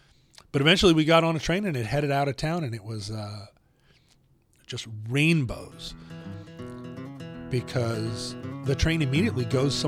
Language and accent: English; Alaska, United States; Growing up in Alaska, you're an American. You know you're an American. But you're also thousands of miles away from America.